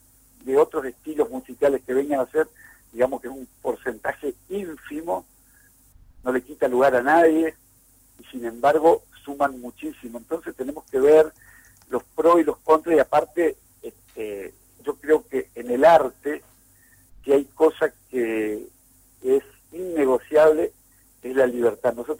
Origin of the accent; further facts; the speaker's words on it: Paso de los Libres, Corrientes, Argentina; yo soy de Paso de los Libres, Soy, mi abuela era brasileña, mi padre fue uno de los primeros locutores de LT12. Bueno, tengo mi corazón allí en Paso de los Libres